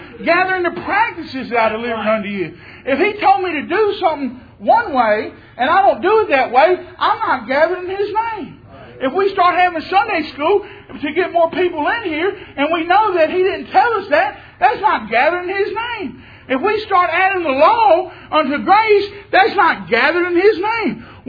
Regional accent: Louisiana, United States; I mean, if LSU, I'm from Louisiana, if LSU won the national title, SEC championship, all that this year, I wouldn't shut up about it.

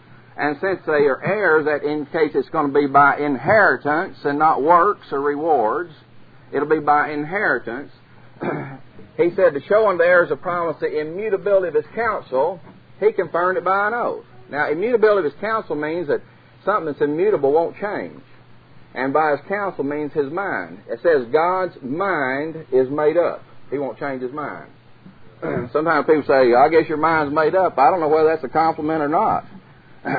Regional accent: Texas, United States; I grew up in Windy West, Texas

